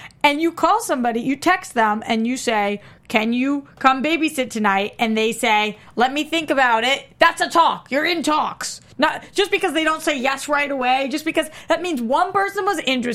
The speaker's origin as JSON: {"language": "English", "town": "Boston", "region": "Massachusetts", "country": "United States", "accent": "Boston", "said": "When I drink, my Boston accent comes out more, so I feel that."}